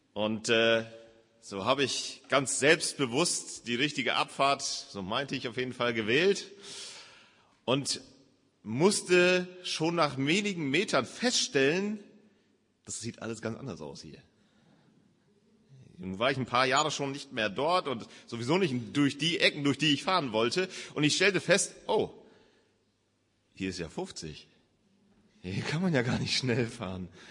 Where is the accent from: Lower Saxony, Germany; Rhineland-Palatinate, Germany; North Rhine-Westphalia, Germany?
Lower Saxony, Germany; In meinem letzten Urlaub bin ich noch mal in meiner alten Heimat gewesen, in Ostfriesland.